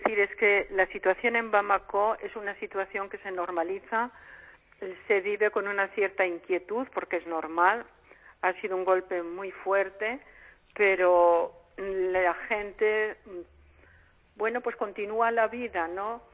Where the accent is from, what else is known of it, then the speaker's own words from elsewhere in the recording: Buenavista de Valdavia, Castile and León, Spain; also born or lived in Villasarracino; yo nací en Villasarracino, pero mi vida ha sido allí, en el pueblo de Buenavista de Valdavia